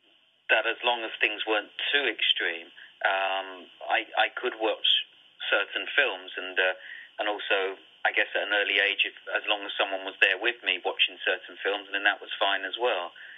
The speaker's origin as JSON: {"language": "English", "region": "England", "country": "United Kingdom", "tie": "born or raised there", "said": "I grew up in England with what you could call the video age."}